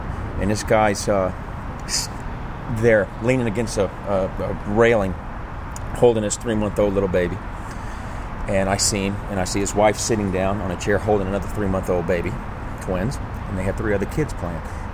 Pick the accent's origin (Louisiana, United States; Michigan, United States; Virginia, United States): Louisiana, United States; Metairie; also born or lived in Crowley, Louisiana; I was born in Crowley, Louisiana, and I was raised in Metairie.